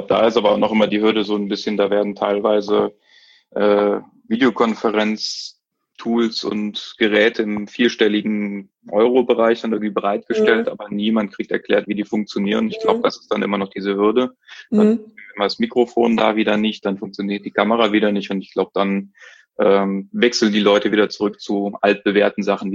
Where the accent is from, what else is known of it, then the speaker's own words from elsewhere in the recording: Cologne, North Rhine-Westphalia, Germany; ich bin ja jetzt aus Köln